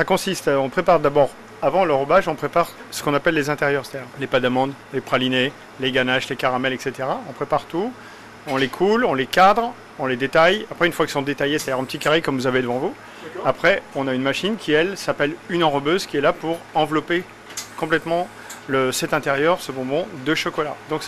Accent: Pays de la Loire, France; now in Paris, France; je suis venu sur Paris, je suis originaire de la province, de la Sarthe plus précisément.

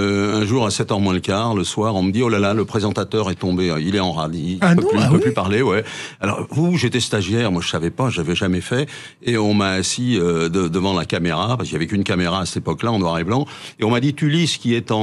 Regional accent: Paris, Île-de-France, France; born there; Moi, je suis né à Paris. J'ai travaillé 35 ans à Paris.

